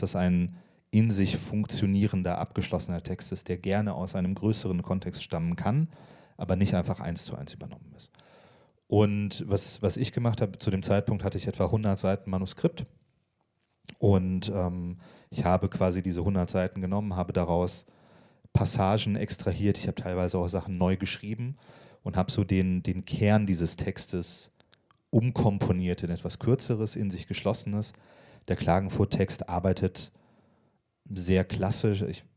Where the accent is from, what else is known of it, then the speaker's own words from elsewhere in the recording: Frankfurt, Hesse, Germany; born there; German is a second language; Und gerade Deutsch ist für mich als jemand, der Deutsch vergleichsweise spät gelernt hat. Also ich bin in Frankfurt geboren, das stimmt, aber ich lebe erst seit ich 5 bin fest in Deutschland. Und ich habe, also Deutsch ist technisch gesehen so die 3. Sprache, die ich gelernt habe, 4. eigentlich